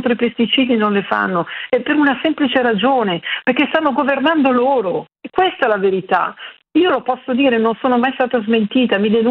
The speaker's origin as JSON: {"language": "Italian", "town": "Cernusco sul Naviglio", "region": "Lombardy", "country": "Italy", "tie": "born or raised there", "said": "Il mio paese natio è Cernusco sul Naviglio"}